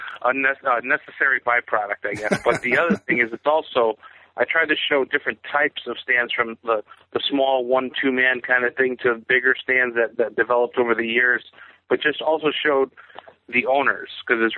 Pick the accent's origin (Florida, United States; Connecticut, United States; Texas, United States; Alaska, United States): Connecticut, United States; I grew up in Connecticut, so it's always been a part of our lifestyle. You know, I'm Polish, so hot dogs, kielbasa, sausage